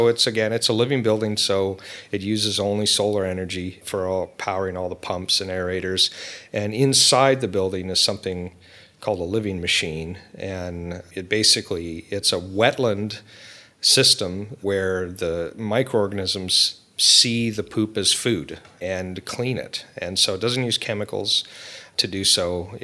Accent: Canada; I'm Canadian, and I had both my grandmother, but several of my mother's sisters

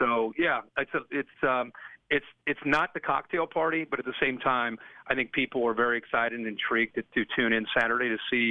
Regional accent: Ohio, United States; I grew up a college football junkie growing up in Ohio.

